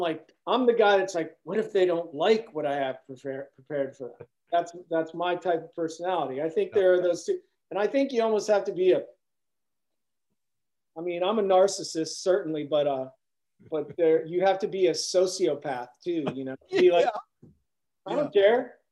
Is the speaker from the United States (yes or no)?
yes; Cleveland, Ohio, United States; you know, I'm from Cleveland, Ohio. So I'm a big Browns fan